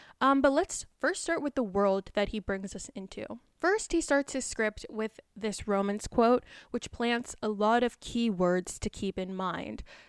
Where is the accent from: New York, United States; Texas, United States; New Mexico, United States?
New York, United States; As a New Yorker myself, I find it just a little bit odd that an urban photographer would live in a very brownstone, family-concentrated area